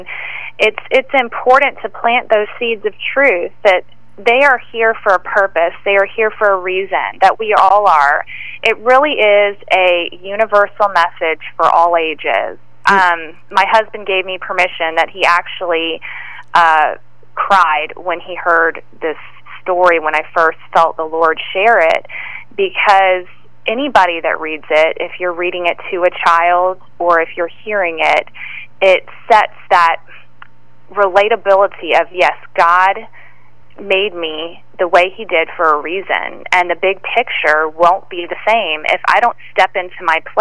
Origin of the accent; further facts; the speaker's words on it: Pensacola, Florida, United States; Oh, wow. Yes, I'm also from Pensacola.